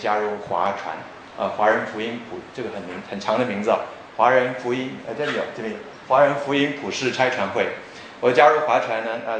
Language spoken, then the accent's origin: Chinese; Argentina; moved away as an adult; also born or lived in Taiwan; now in United States; 我是在台湾出生的，然后小的时候我们家就移民到南美洲，在阿根廷去居住。我在那里读中学和大学，大学毕业才到美国去读书。